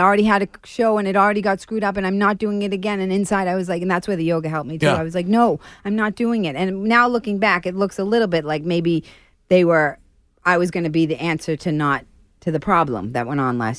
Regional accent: Dorchester, Massachusetts, United States; it's so funny because we're from Dorchester or I'm from Dorchester and mother jokes are always my favorite for me, right?

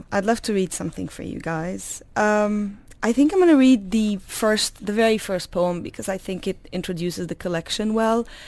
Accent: Tripoli, North Governorate, Lebanon; It probably departs from my relationship to my hometown, Tripoli, Lebanon

